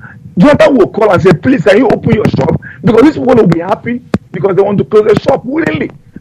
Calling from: London, United Kingdom; I'm calling from London.

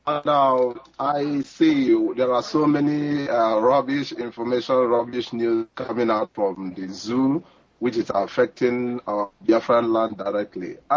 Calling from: Guangzhou, Guangdong, China; I am calling from China, from Guangzhou in China.

